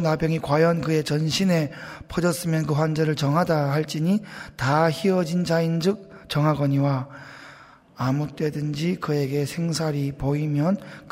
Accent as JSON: {"language": "Korean", "region": "Daegu", "country": "South Korea", "tie": "born or raised there", "said": "제가 어릴 때 대구에서 살았는데 대구 전체 인구가 뭐 200만이다, 뭐 300만이다 그럴 때였는데"}